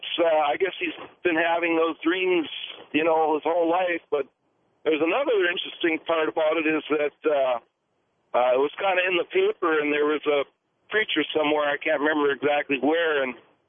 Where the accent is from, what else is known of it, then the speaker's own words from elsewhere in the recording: Minnesota, United States; Ian Punnett was the hometown boy there because I'm from Mid-Minnesota.